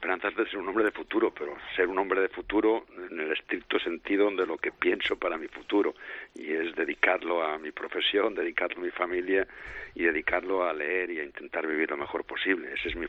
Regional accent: Alcampel, Aragon, Spain; born there; Yo nací en Aragón, en Alcampel, tengo mi familia allí, un montón de amigos en todas partes, siento lazos en tantos puntos distintos de España.

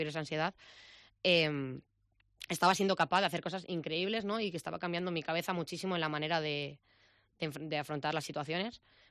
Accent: Santander, Cantabria, Spain; Yo vivo, soy de Albericia, vivo en el barrio de Albericia. Ay, y bueno, pues todo lo que es Santander en general.

